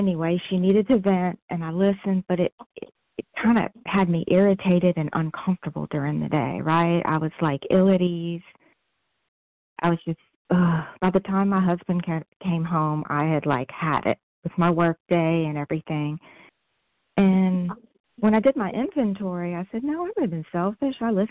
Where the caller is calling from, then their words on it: New Orleans, Louisiana, United States; from New Orleans.